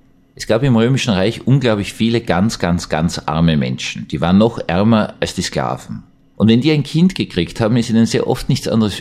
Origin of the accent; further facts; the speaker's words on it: Austria; Und als Österreicher habe ich mir gedacht, naja, Deutschland ist uns immer so 10 bis 20 Jahre voraus, werden wir dort auch landen.